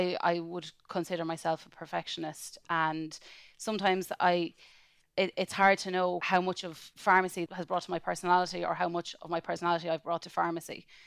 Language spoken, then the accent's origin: English; Kilkenny, Leinster, Ireland; now in Dublin, Ireland; I'm from Kilkenny and I'm working in community pharmacy. I did pharmacy in Trinity and Katrina, you were one of my lecturers there and loved it. And I've been working in Dublin ever since. So I'm living in Dublin as long really as I've been living in Kilkenny.